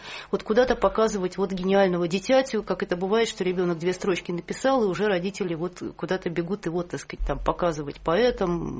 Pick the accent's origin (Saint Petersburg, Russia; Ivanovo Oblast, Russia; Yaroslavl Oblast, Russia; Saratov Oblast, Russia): Saint Petersburg, Russia; Родилась я в Ленинграде, вот, на Петроградской стороне, на набережной реки Карповки, там, где вот и сейчас живу.